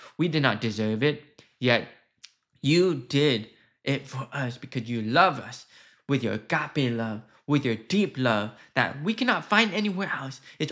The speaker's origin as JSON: {"language": "English", "country": "United States", "tie": "born there", "said": "I'm actually Taiwanese, and I was born in the States, and I live in California right now."}